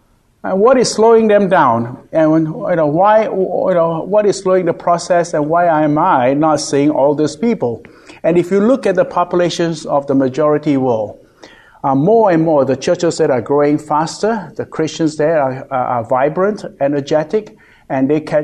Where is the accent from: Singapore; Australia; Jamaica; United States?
Singapore; also born or lived in China; I have spent my years growing up in Singapore, worked with OM for several decades. Then I was sent to China, where I lived for 6 years in China, working there. And now I'm based in Singapore.